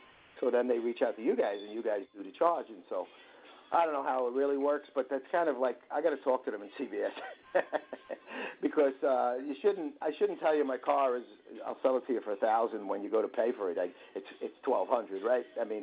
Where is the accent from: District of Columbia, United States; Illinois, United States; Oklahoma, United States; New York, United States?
New York, United States; I didn't have to tell you, and you probably knew I was from the East Coast. Probably.